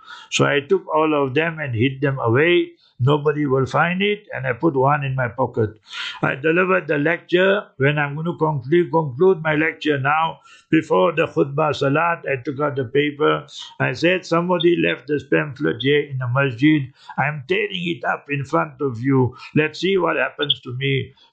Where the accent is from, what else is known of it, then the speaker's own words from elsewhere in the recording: India; I said, gee, I came from India.